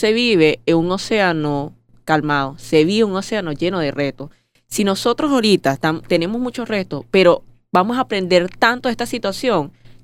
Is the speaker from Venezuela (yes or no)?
yes; Venezuela; Porque así somos los venezolanos.